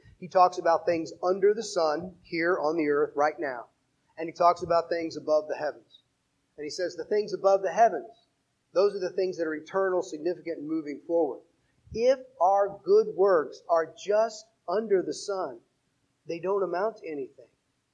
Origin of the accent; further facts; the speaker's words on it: St. Louis, Missouri, United States; I went to a really small Christian school in St. Louis where I grew up, my hometown.